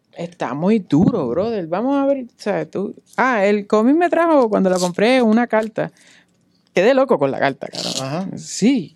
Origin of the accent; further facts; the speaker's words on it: Bayamón, Puerto Rico; Yo soy de Bayamón, yo voy a hacer trampa aquí.